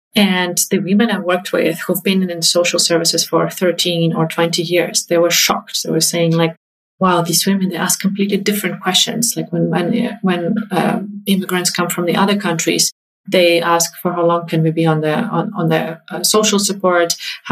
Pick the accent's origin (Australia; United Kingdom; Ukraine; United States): Ukraine; moved away; I'm from Ukraine